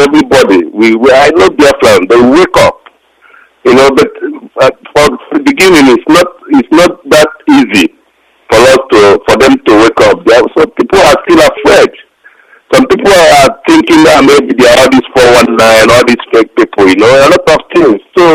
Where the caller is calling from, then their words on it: Sweden; I'm calling from Sweden.